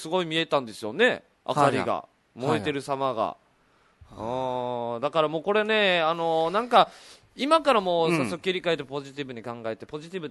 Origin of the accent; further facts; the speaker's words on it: Yaese, Okinawa, Japan; じゃあ、うん、八重瀬町、こっちんだ。